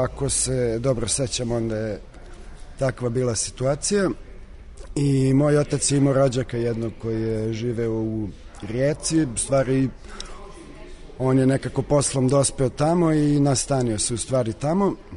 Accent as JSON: {"language": "Serbian", "region": "Budapest", "country": "Hungary", "tie": "born or raised there", "said": "drugi razred osnovne škole, izbio je rat na prostorima bivše Jugoslavije i mnogi su krenuli da dolaze kod nas u Budimpeštu da žive i naravno upisivali su svoju decu u tu školu"}